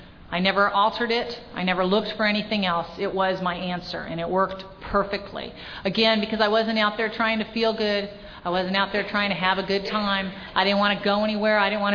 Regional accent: Venice, California, United States; I grew up in Venice

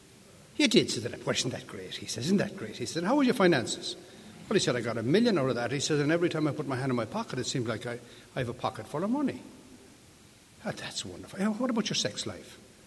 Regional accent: England, United Kingdom; now in United States; I started this drinking at 23. I came out to America from England.

